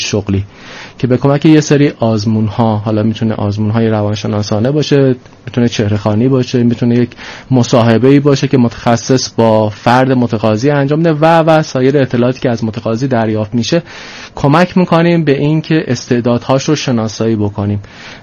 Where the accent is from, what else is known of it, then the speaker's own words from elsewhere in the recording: Iran; بنده با افتخار ایرانی